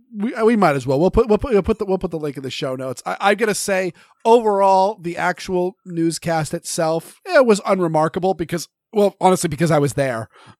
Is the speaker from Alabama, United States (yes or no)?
no; Maine, United States; Because, yes, I'm from Maine, so yes, I am a bit French-Canadian.